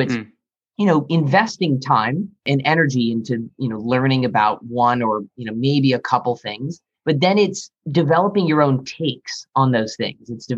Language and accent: English; Santa Rosa, California, United States; I'm from Santa Rosa, California. So that's Northern California near San Francisco.